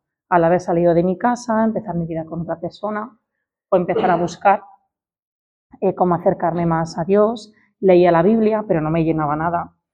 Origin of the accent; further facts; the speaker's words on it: Valencia, Valencian Community, Spain; soy de aquí de Valencia. Mi madre nos inculcaba mucho la fe en Dios.